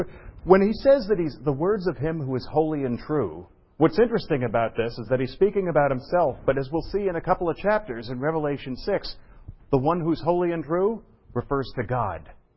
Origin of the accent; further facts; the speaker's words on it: Philadelphia, Pennsylvania, United States; Now, Philadelphia, we all know because we're from Philadelphia